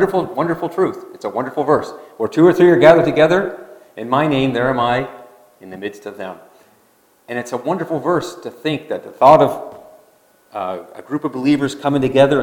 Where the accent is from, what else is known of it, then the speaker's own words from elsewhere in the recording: Nova Scotia, Canada; Now, I grew up in Nova Scotia, as many know, and we went to a small gospel hall. And we were really linked with a lot of other small assemblies in rural Nova Scotia.